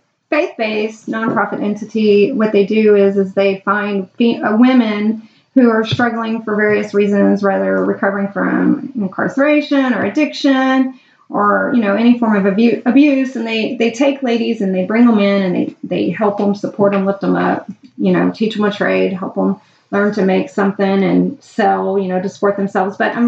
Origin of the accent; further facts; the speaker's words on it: Santa Fe, Texas, United States; my hometown is Santa Fe, Texas.